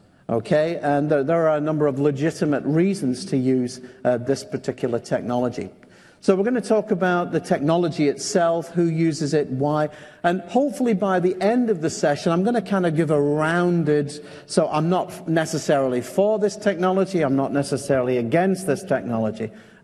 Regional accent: Scotland, United Kingdom; I'm from Scotland, or as some of you might know, it is north of the wall.

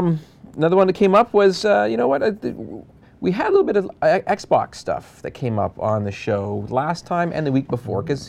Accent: Canada; You know, and I'm the Canadian, eh?

